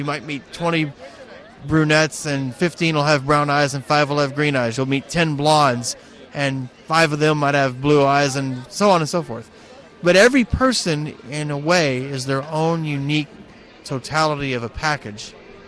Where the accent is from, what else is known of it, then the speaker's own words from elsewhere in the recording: Texas, United States; moved away as an adult; now in Wyoming, United States; Wyoming is home now, although I lived in Texas all my life until last spring. I'm 39 now, so basically I'm a Texan at heart, even though I now currently call Wyoming home with my wife.